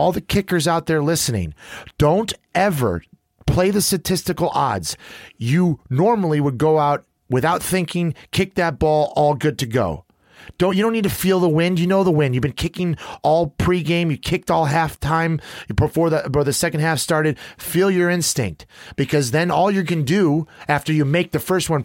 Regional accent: Chicago, Illinois, United States; And I, growing up in Chicago, actually, when I was growing up, I was a Buffalo Bills fan over a Chicago Bears fan.

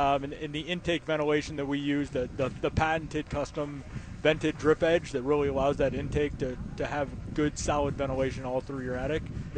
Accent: Flint, Michigan, United States; I was born and raised in Flint, so I'm a hometown boy before anyone gets any ideas about me being an Ohioan.

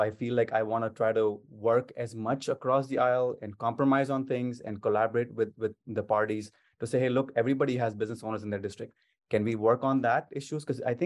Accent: Dallas, Texas, United States; When I travel internationally, I don't say I'm from Dallas, U.S. I say I'm from Texas, and everybody knows that, right?

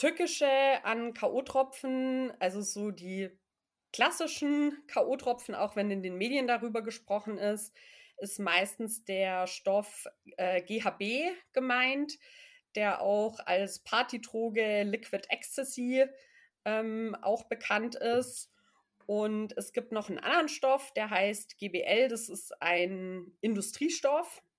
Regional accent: Munich, Bavaria, Germany; Du hast schon gesagt, ich bin aus München

